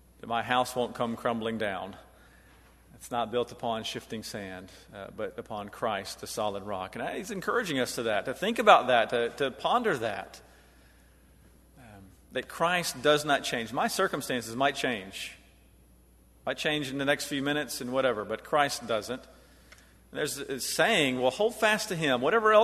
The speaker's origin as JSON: {"language": "English", "town": "Tupelo", "region": "Mississippi", "country": "United States", "said": "Now I'm from Tupelo, Mississippi, so I can say this right."}